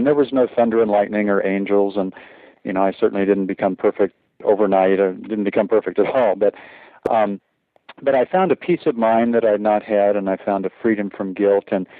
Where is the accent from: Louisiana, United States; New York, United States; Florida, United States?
Florida, United States; Miami; I grew up in Miami and had an interest in spiritual things as a child, was raised in the Presbyterian Church, but then went away to boarding school in Connecticut